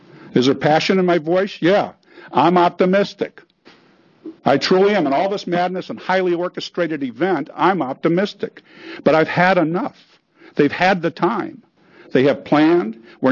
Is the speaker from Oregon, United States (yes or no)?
yes; Damascus, Oregon, United States; I'm from Damascus. We're the poster child for dysfunctional government.